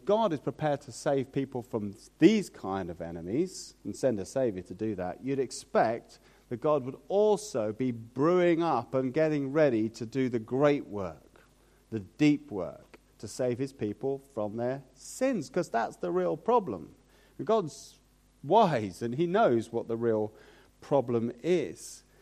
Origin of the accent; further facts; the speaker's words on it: London, United Kingdom; I grew up in London, as some of you know